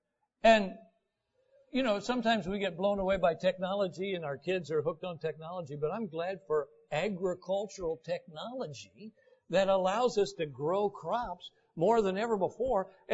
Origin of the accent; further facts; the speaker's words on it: Ohio, United States; I'm from Northwest Ohio.